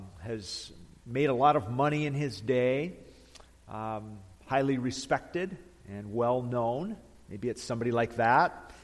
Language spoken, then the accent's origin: English; Detroit, Michigan, United States; Growing up in Detroit, I collected a lot of signatures, right?